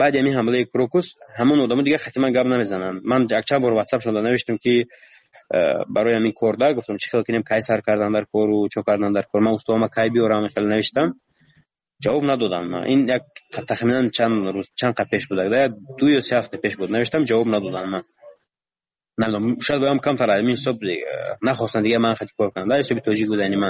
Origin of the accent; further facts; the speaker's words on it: Tajikistan; من گفتم من تاجیکم گفتم از تاجیکستانم